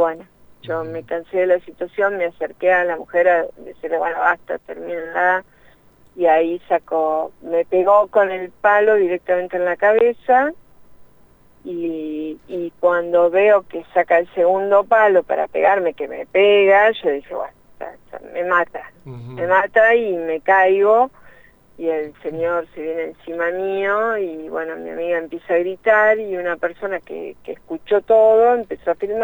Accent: La Plata, Buenos Aires Province, Argentina; Sí, sí, soy de La Plata, vivo en Citibel

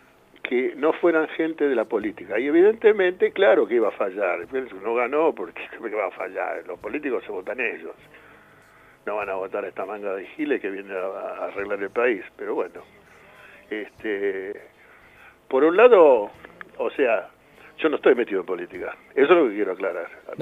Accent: Argentina; yo soy argentino, más que nada

